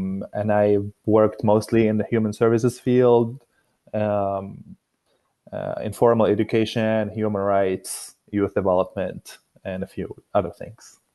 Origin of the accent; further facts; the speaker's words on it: Casablanca, Casablanca-Settat, Morocco; now in Massachusetts, United States; I'm from Casablanca, Morocco, but currently live in Western Mass.